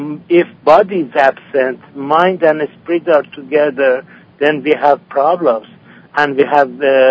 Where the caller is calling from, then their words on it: Oregon, United States; from Oregon.